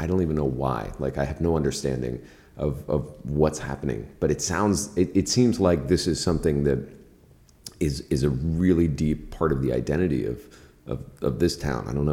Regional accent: Key West, Florida, United States; I come from a town, I grew up in Key West

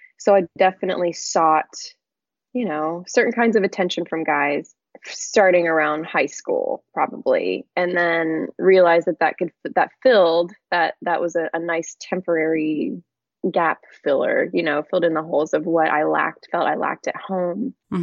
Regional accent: Nashville, Tennessee, United States; I hail from Nashville, Tennessee.

